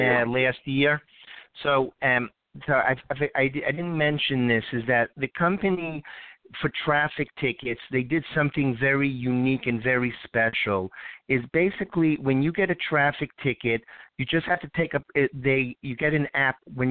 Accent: Florida, United States; I was driving in New York, and I was on my cell phone, and I'm from Florida.

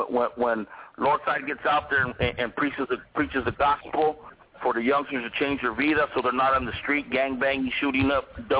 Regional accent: Santa Barbara, California, United States; Yeah, I'm from Santa Barbara. Born and raised in Santa Barbara on the west side.

